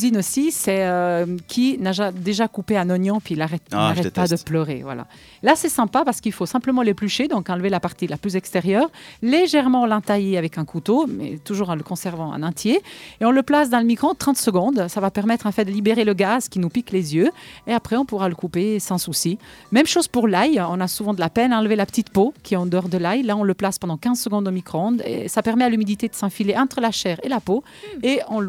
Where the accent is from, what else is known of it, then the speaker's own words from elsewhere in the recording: Italy; je suis italienne et tu as tout à fait raison